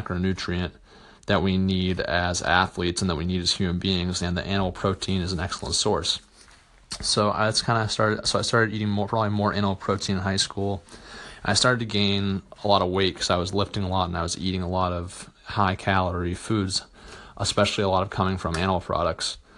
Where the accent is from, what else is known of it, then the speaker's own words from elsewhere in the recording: Boston, Massachusetts, United States; So growing up in the Boston area, Massachusetts, we'd have a lot of cookouts and barbecues, and I grew up eating a lot of meat and cheese and animal products like an average American kid.